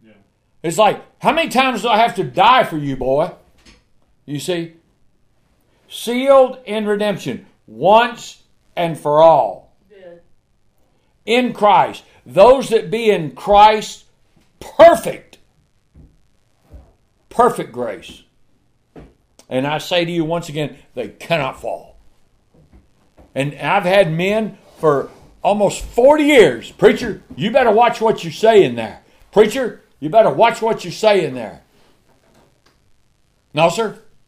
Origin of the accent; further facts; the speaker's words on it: Texas, United States; I know it's the Red Sea, but we're from Texas.